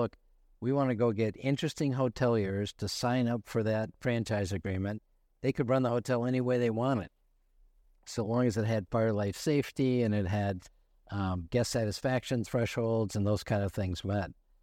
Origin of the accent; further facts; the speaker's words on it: Michigan, United States; Well, I grew up in Michigan, not far from where you lived for a while there. I lived just outside of Detroit.